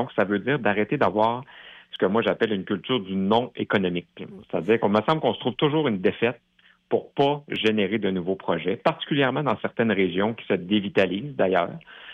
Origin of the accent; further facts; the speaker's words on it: Lévis, Quebec, Canada; j'ai 46 ans, je suis originaire de Lévis